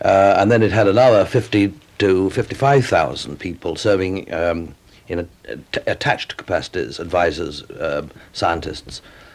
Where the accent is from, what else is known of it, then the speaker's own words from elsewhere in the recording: England, United Kingdom; I'm an Englishman.